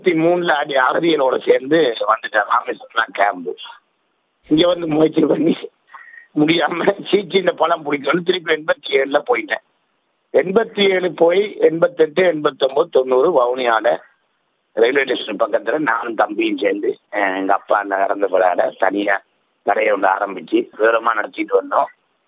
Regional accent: Sri Lanka; நான் ஒரு இலங்கை தமிழன்

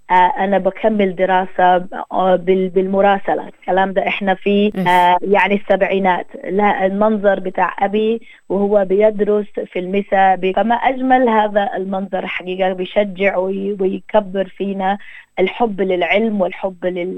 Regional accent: Sudan; now in Australia; واحد منه جاء عندنا في السودان واللي احنا جينا منه

